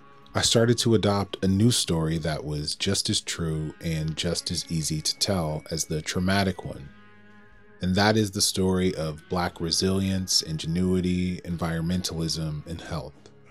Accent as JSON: {"language": "English", "town": "Atlanta", "region": "Georgia", "country": "United States", "tie": "born or raised there", "said": "Eugene Cook from my hometown of Atlanta, Georgia"}